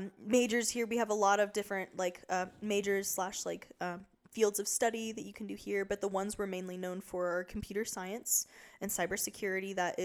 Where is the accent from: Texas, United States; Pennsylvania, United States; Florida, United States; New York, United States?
Texas, United States; Houston; now in Saarland, Germany; That was a huge culture shock for me moving here to the Saarland, because I'm from Houston. And there's like 4 or 5 million people in Houston.